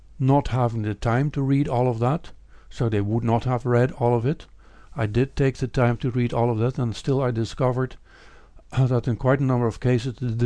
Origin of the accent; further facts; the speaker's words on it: Netherlands; I grew up in the Netherlands, and they have a so-called democratic system